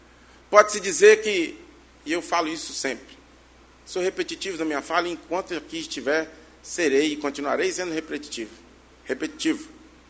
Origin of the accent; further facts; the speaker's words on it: Vila Pavão, Espírito Santo, Brazil; now in Santa Maria de Jetibá, Brazil; nunca mais retornei para minha terrinha natal, que é a Vila Pavão, que eu amo demais. Mas vim passear ali no Córrego do Ouro e aqui estou até hoje.